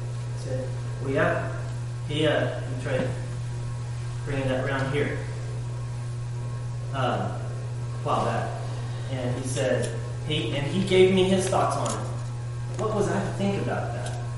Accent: Wichita Falls, Texas, United States; after I greeted some other brothers, whom I know from Wichita Falls, my hometown.

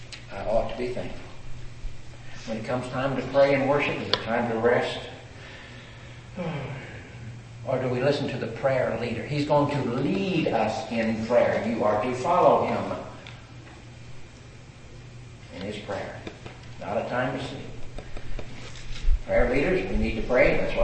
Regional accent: Peoria, Illinois, United States; Where we grew up in Peoria

